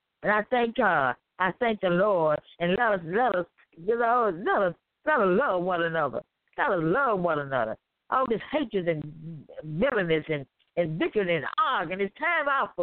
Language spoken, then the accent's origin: English; Memphis, Tennessee, United States; Like I said, I'm from Memphis, Tennessee.